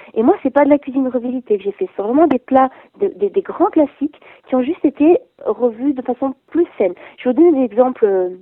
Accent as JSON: {"language": "French", "town": "Nice", "region": "Provence-Alpes-Côte d'Azur", "country": "France", "said": "parce que moi je suis niçoise"}